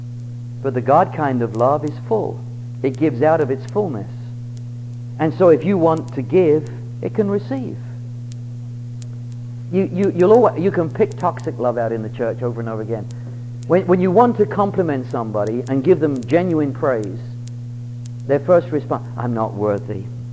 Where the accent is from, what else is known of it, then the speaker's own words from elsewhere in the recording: England, United Kingdom; moved away; When I came over here from England, they introduced me to what I considered to be near suicide.